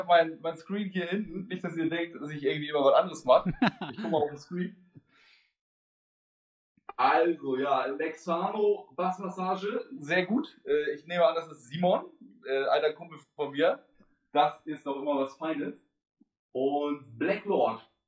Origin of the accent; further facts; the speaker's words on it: Geesthacht, Schleswig-Holstein, Germany; also born or lived in Hamburg; now in Berlin, Germany; Ich komme gebürtig aus Hamburg und bin im Randgebiet groß geworden, nordöstlich in Geesthacht. Und jetzt lebe ich seit 2015 in Berlin